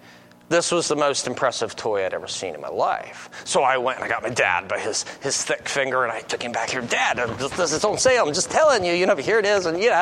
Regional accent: North Carolina, United States; now in Holmes County, United States; I'm from Holmes County, Ohio. I grew up in eastern North Carolina with the big black bears all around

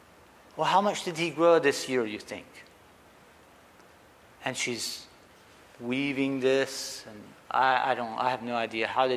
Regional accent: United States; I am from America, I'm married, I have 11 children

